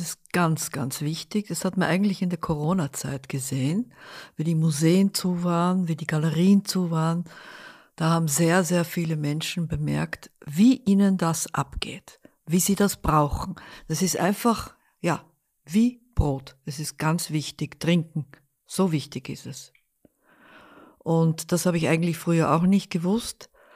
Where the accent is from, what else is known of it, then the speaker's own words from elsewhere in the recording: Netherlands; Und wir wurden dann als Holländer, mein Vater wurde sofort geholt und in ein Lager in Sumatra gesteckt.